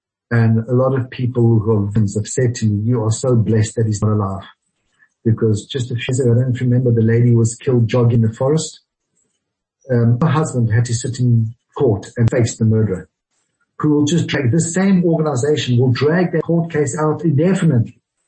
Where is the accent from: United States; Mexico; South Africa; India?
South Africa; now in Jerusalem, Israel; We both live in Jerusalem. We both work here. What's your issue? And I think a lot of that had to do growing up in South Africa.